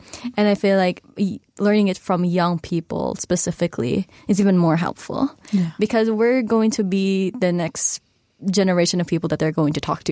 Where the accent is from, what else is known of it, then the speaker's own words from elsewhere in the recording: Philippines; now in New Zealand; So yeah, living here in New Zealand as a Filipino has been a very weird journey